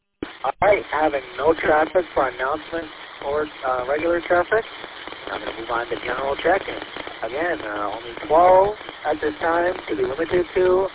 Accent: Lansing, Michigan, United States; I'm from Lansing, and I'll be doing checking in full time.

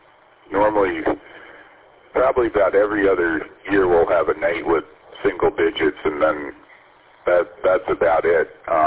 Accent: Tennessee, United States; I'm on vacation from Tennessee.

